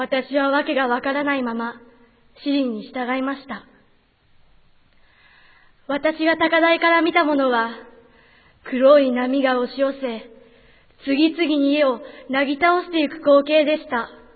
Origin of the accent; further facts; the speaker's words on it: Toyama, Japan; 心の豊かさを育み、育ててくれる、私のふるさと、富山。